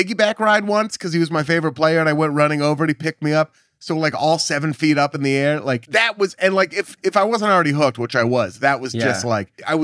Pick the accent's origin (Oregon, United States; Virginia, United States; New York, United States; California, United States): Oregon, United States; Portland; And I was like, yeah, I grew up in Portland. I'm a huge fan.